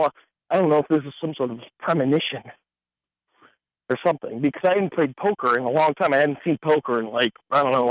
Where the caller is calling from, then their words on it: Wisconsin, United States; Hey, Brian … from Wisconsin.